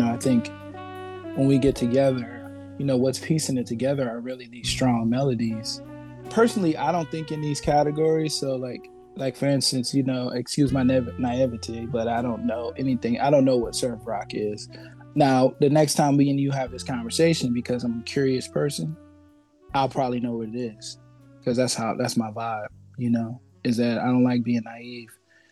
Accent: Buffalo, New York, United States; And where I'm from has a rich culture. You know, I'm from Buffalo, New York.

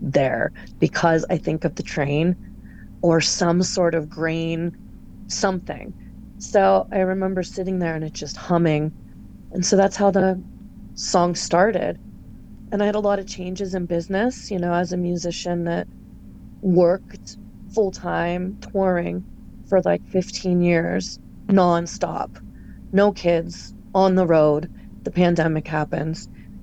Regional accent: Pennsylvania, United States; now in Minneapolis, United States; So I live, and I grew up around trains in Pennsylvania. I'm from a huge train city originally.

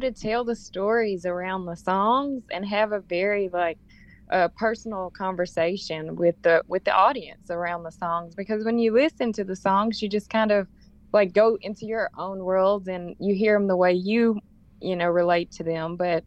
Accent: Jackson, Tennessee, United States; I'm speaking very soon in my hometown, Jackson, Tennessee

